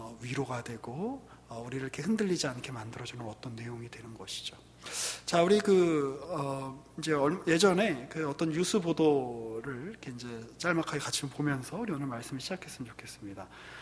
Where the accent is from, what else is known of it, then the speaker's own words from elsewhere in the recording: Seoul, South Korea; 저도 이제 뭐 수도권 뭐 서울 이 근방에서 다 이제 나고 자랐습니다만